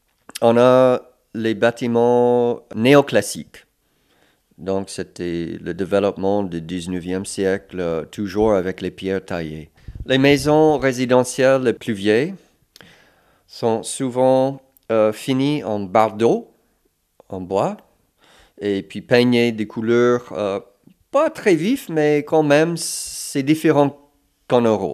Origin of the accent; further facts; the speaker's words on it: Saint John, New Brunswick, Canada; Je viens de Saint John, Nouveau-Brunswick.